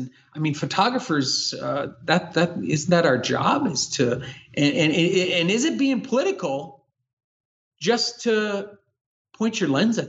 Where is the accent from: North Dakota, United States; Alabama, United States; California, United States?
North Dakota, United States; Well, I'm from North Dakota.